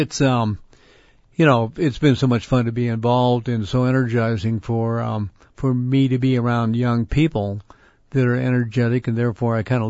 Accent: Tucson, Arizona, United States; Yeah, well, Tucson, you know, I was born and raised in Tucson, and my dad started his cleaners and laundry in 1926

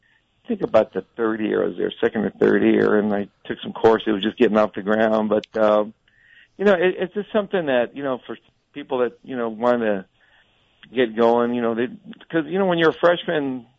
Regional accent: Nogales, Arizona, United States; growing up in Nogales there in a small town, and my dad loved the horses.

